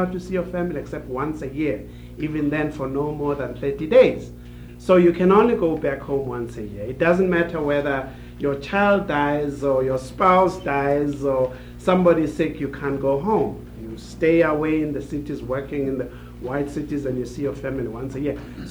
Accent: KwaZulu-Natal, South Africa; born there; I was born in Northern Zululand, and my father was a migrant worker

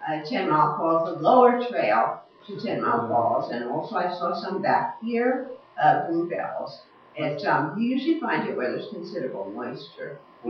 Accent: California, United States; we have relative of this back home. I'm from California.

